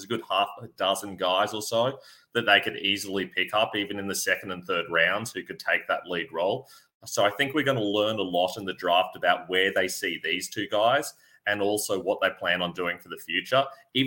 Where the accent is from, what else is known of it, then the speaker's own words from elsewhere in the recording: Australia; I'm Australian, so I apologize for the accent